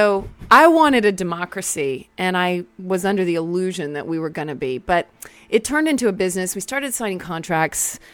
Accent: Killeen, Texas, United States; I liked growing up in Killeen because it was an Army town.

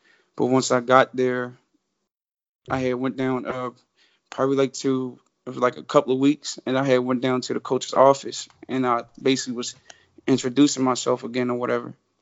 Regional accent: Leonardtown, Maryland, United States; John Dorsey, he's from my hometown, Leonardtown.

